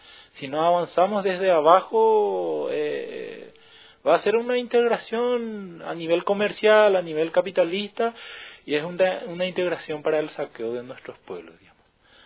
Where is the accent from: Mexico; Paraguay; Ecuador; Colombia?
Paraguay; nosotros como pueblo paraguayo u otros pueblos del Cono